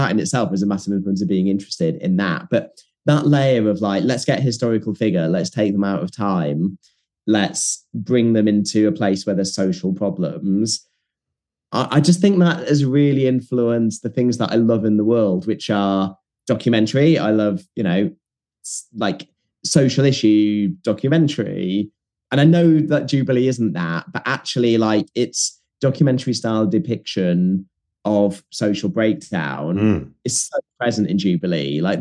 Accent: Leeds, Yorkshire and the Humber, United Kingdom; I grew up in Leeds.

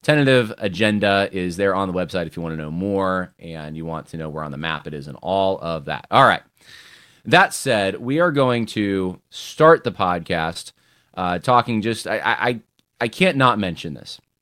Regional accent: Van Nuys, California, United States; born there; My family's from there. I was born in Van Nuys

